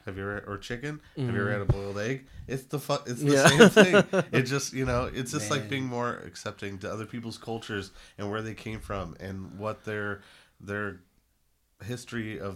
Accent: Hastings, Nebraska, United States; also born or lived in Grand Island; Growing up in Hastings and Grand Island, there wasn't anything really pushing the limits as far as flavors or food.

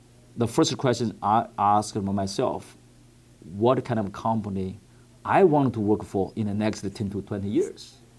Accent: China; born there; English is a second language; I was born in China, and I was in Beijing 1994, 1995, 1996.

